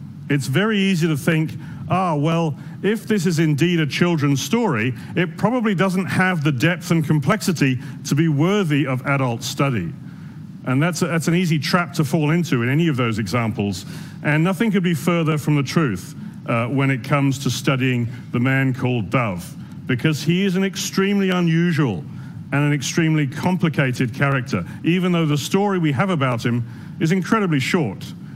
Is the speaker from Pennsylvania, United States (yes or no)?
no; San Francisco, California, United States; I'm from San Francisco, as our brother announced